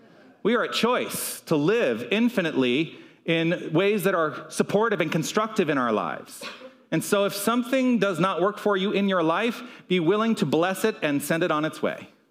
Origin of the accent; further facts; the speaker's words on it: Tucson, Arizona, United States; But I think about, you know, growing up here in Tucson. I was born and raised here in Tucson.